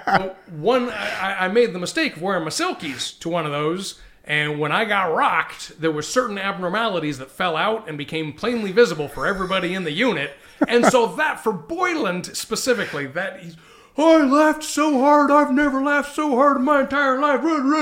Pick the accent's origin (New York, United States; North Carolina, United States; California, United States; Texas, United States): California, United States; Salinas; I grew up in Salinas.